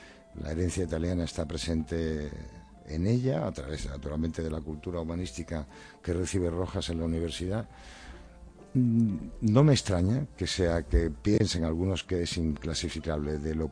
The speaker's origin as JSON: {"language": "Spanish", "town": "Huelva", "region": "Andalusia", "country": "Spain", "said": "Yo soy un hombre del sur, yo soy andaluz, soy de Huelva"}